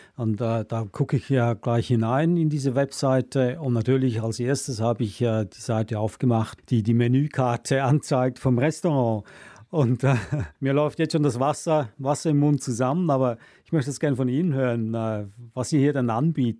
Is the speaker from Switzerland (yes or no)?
yes; Switzerland; now in Australia; Ich bin ja in der Schweiz aufgewachsen